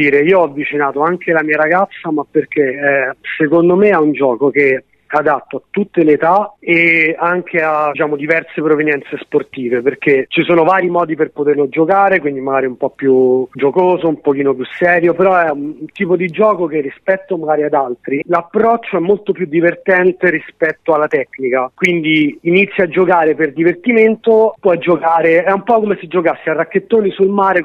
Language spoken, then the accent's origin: Italian; Rome, Lazio, Italy; also born or lived in Chile; io sono nato in Cile, però praticamente vivo in Italia da quando ho 2 anni, quindi fondamentalmente sono molto più romano di quanto non sia cileno.